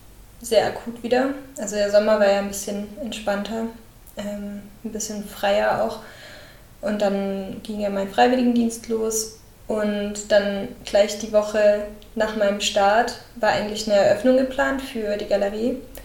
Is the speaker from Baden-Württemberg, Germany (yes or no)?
yes; Heidenheim, Baden-Württemberg, Germany; Ich komme aus Heidenheim, das ist eine kleine Stadt in Baden-Württemberg.